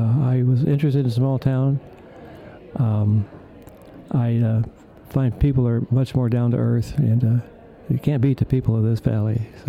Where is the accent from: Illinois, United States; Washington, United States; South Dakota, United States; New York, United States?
Washington, United States; Seattle; I'm originally from Seattle, but it's not the same town that I grew up in.